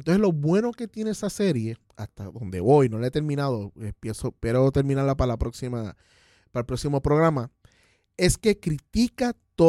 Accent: San Patricio, Puerto Rico; Yo soy de San Patricio, no quiero ir para ningún lado.

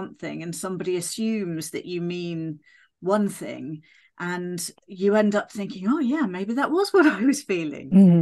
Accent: United Kingdom; You know, we're British.

